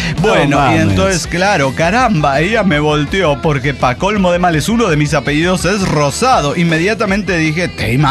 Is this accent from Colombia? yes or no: no; Oaxaca, Mexico; born there; Soy ismeña de nacimiento. Ajá. Es decir, nací en el Istmo, región de Oaxaca.